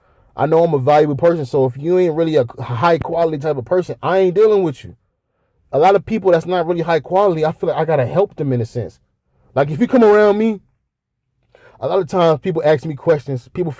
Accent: Bedford, Ohio, United States; Like, I'm from here. I'm from Cleveland. I'm from Bedford, Ohio.

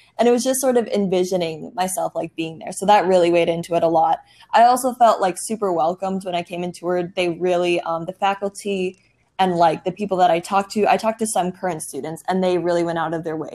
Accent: Minnesota, United States; moved away as an adult; now in South Carolina, United States; I'm actually an out-of-state student. I'm from Minnesota.

